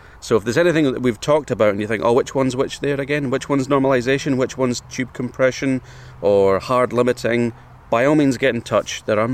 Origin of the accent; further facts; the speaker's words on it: Scotland, United Kingdom; drape ourselves over rocks like snakes and soak it up like the sun ray deprived Scots we are.